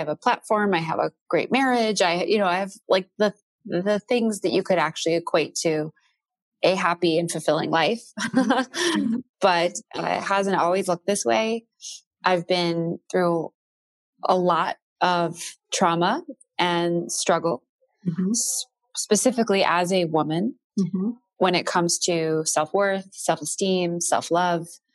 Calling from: Chicago, Illinois, United States; I am here in Chicago, Illinois, where it is a balmy 60 degrees for the first time in like 6 months.

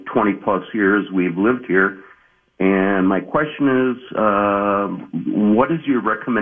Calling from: Plymouth, Minnesota, United States; Well, we've got a lovely home on Medicine Lake here in Plymouth

